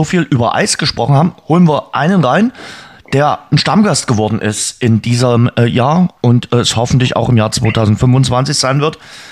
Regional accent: Dresden, Saxony, Germany; Ich bin ja oben in Bühler-Weißer Hirsch groß geworden

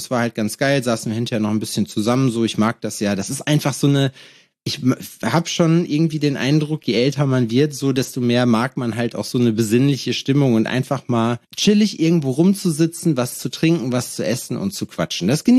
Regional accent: Lüdenscheid, North Rhine-Westphalia, Germany; Willi und Söhne macht so in Lüdenscheid, wo ich herkomme, hinten in der Ecke, veranstaltet da eigentlich immer voll viele Sachen.

